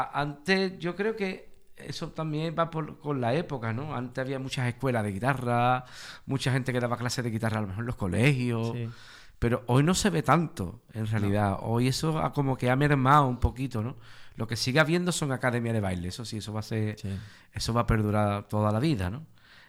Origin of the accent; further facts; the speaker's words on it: Andalusia, Spain; Claro, como el andaluz ya es andaluz, pues ya lo tengo de serie, ¿no?